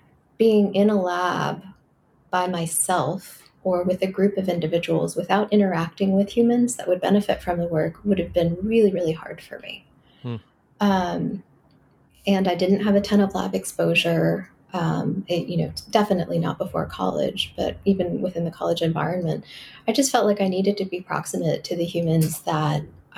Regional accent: Carrollton, Texas, United States; also born or lived in Dallas; Yeah, I grew up in Northeast Texas, born in Dallas, grew up in a suburb of Dallas called Carrollton, went to a large public 5A high school, very sort of Texas suburban upbringing.

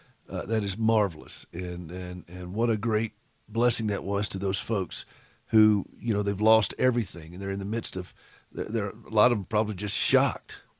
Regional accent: the South, United States; I mean, I'm from the South.

